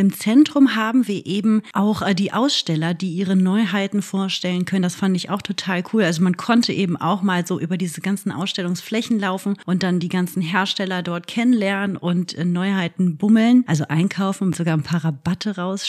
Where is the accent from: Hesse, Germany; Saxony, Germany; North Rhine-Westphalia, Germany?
North Rhine-Westphalia, Germany; ich komme aus dem Ruhrpott. Ich bin diese Industriekultur und die Seegewohner dazu total gewohnt.